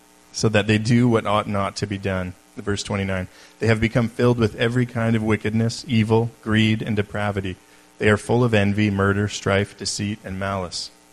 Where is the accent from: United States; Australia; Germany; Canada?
Canada; Alberta; now in Merville, Canada; We're from Merville. I grew up in Alberta. We moved to Black Creek about 5 years ago and recently moved to Merville.